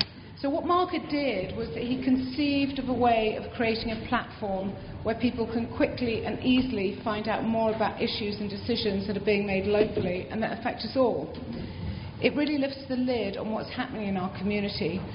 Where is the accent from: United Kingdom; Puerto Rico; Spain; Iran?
United Kingdom; accent: British; now in Buffalo, United States; but I've been in Buffalo 20 years, but I am told that my British accent remains pretty strong.